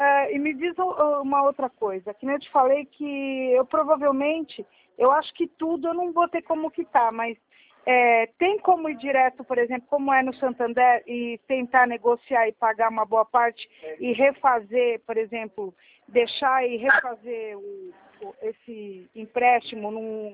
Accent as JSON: {"language": "Portuguese", "town": "Sumaré", "region": "São Paulo", "country": "Brazil", "said": "eu sou de Sumaré."}